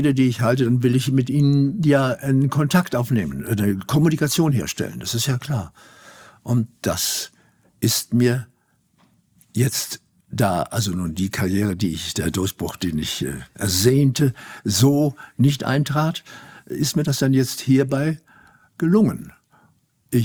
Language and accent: German; Germany; first language German; Nun bin ich Deutscher und meine Muttersprache ist Deutsch.